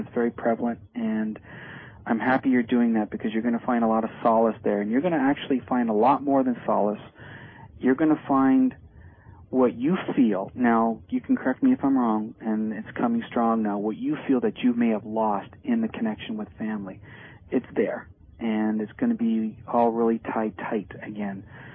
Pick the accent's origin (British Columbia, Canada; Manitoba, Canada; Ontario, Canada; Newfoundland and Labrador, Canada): Ontario, Canada; Sarnia; an individual who actually lives in my hometown. We got a caller from Sarnia, and I got a letter from somebody from Sarnia.